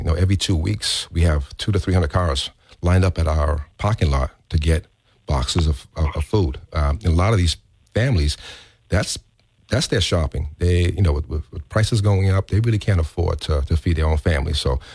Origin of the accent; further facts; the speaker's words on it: Taunton, Massachusetts, United States; I was one of those kids growing up in Taunton that couldn't afford a membership.